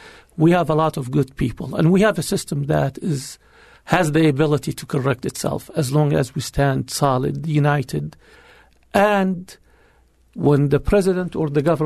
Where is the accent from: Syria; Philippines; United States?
Syria; moved away as an adult; Yeah, I was born and raised in Syria.